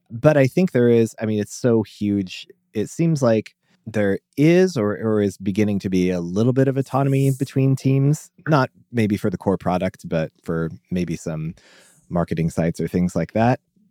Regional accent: Omaha, Nebraska, United States; I am a developer from Omaha, Nebraska.

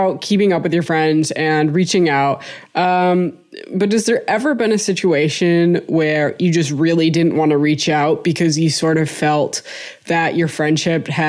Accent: Minnesota, United States; because we're Minnesotan, we're passive aggressive, we don't talk about our feelings.

